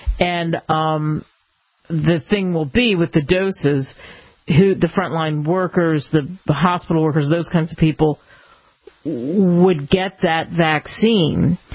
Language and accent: English; United States; I love being an American.